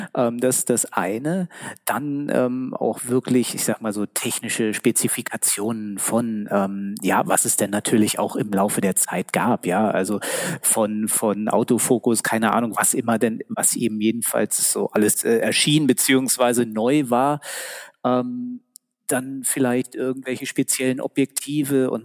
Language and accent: German; Berlin, Germany; Also ich bin in Berlin aufgewachsen, geboren und aufgewachsen.